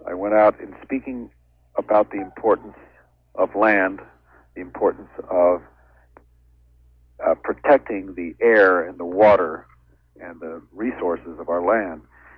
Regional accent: Los Angeles, California, United States; I grew up in Los Angeles in a Hispanic neighborhood, in a Mexican neighborhood.

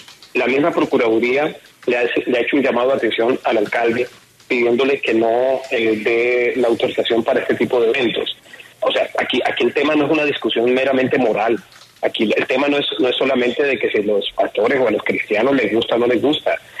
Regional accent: Barranquilla, Atlántico, Colombia; nosotros como ciudadanos, como barranquilleros, no lo queremos en la ciudad

